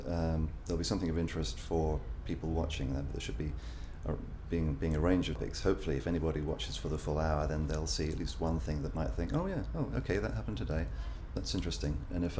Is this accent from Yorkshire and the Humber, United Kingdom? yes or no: no; Baldock, East of England, United Kingdom; I'm aged 51 and I'm from Baldock in Hertfordshire.